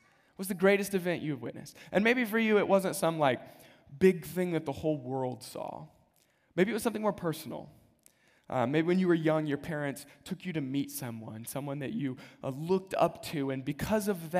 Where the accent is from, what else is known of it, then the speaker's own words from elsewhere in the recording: Kansas, United States; I'm from Kansas. Kansas City is my team. Not a bandwagon. Grew up in Kansas.